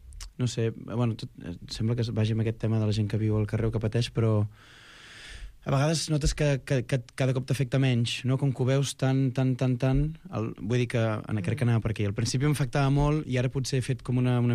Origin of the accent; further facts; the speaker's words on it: Sant Feliu de Guíxols, Catalonia, Spain; jo sóc de Sant Feliu de Guíxols, i per tant també és com així poble de mar.